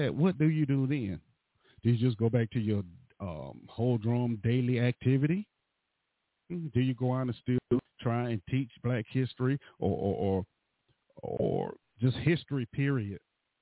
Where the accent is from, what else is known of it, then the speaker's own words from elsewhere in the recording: United States; We're Americans. Yeah, we're going to have our differences, of course.